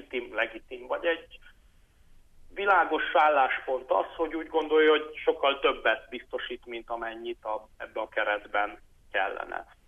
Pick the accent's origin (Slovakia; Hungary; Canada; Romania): Romania; Transylvania; de hogy nem volt prioritásunk, mint erdélyi magyaroknak, hogy hogy ezt megtanuljuk